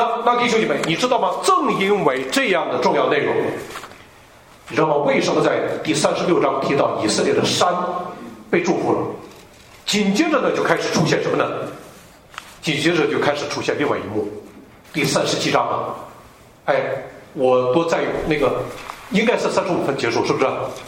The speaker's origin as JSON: {"language": "Chinese", "town": "Fushun", "region": "Liaoning", "country": "China", "tie": "born or raised there", "said": "但是我在小的时候在抚顺上学的时候，小学曾经组织我们去过辽宁抚顺，就是我那个城市的西露天煤矿旁边"}